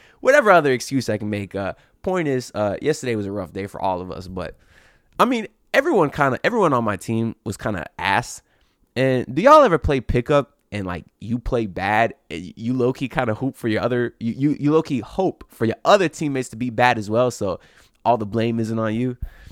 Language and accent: English; Florida, United States; today from the childhood home down here in beautiful Miami. Well, okay, it's not technically Miami. I grew up in Broward, but I'll still claim Miami.